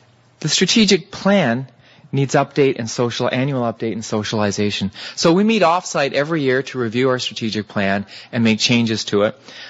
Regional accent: Canada; Being Canadian, we try not to brag, but in this case, we do.

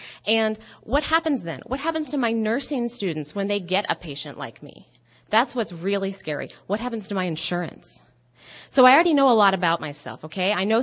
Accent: Ohio, United States; I'm from Southern Ohio.

